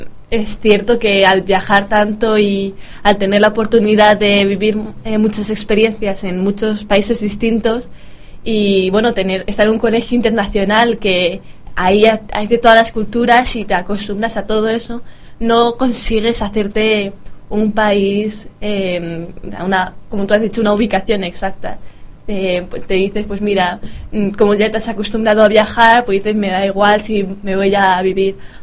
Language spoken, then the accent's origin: Spanish; Spain; moved away as an adult; also born or lived in Belgium; yo pues España y luego ya tengo en mi corazón una parte de Bélgica, pero sí, yo siempre siento que soy española.